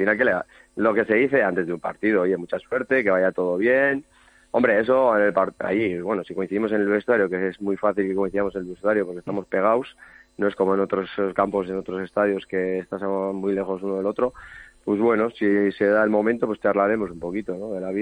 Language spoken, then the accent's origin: Spanish; Busturia, Basque Country, Spain; yo soy de Bilbao, bueno, de Bilbao, de Busturia, de un pueblo de Guernica